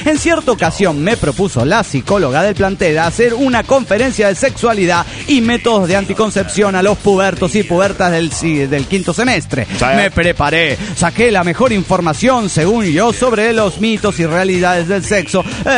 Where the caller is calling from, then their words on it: Pasto, Nariño, Colombia; A los putazos en Colombia nos reconocen enseguida por nuestro hablado o nos confunden con ecuatorianos, pero en un paseo con mis amigos a Cartagena nos confundieron varias veces con mexicanos